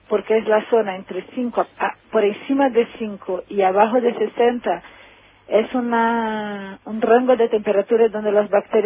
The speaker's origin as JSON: {"language": "Spanish", "country": "Brazil", "second_language": "Spanish", "said": "Sí, soy brasileña."}